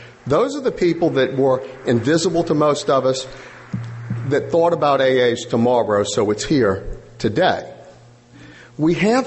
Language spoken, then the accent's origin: English; Louisiana, United States; and I'm from Louisiana, people scream into microphones. Some of them speak French.